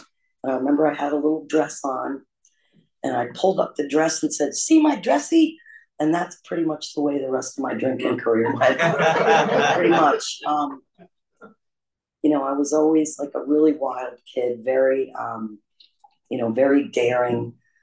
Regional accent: Middletown, New York, United States; also born or lived in Traverse City, Michigan; I was born in Traverse City, Michigan. And when I was a baby, we moved to a town about an hour north of New York City called Middletown, New York.

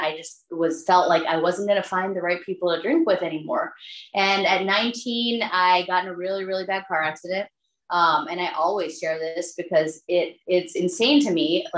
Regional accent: Maryland, United States; I grew up in Maryland and I went to college out in the Midwest.

